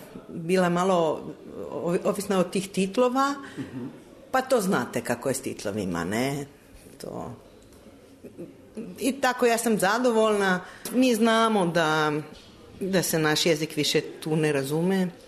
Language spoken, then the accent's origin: Serbian; Koper, Coastal–Karst, Slovenia; Ja mislim i kod nas u Kopru